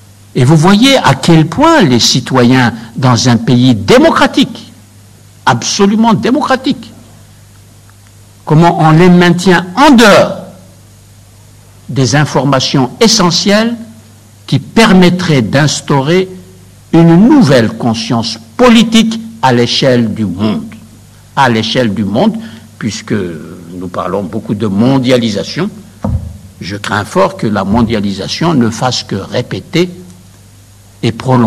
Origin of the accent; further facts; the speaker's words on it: Kabylie, Algeria; Je suis originaire de cette partie de l'Algérie que l'on appelle la Kabylie.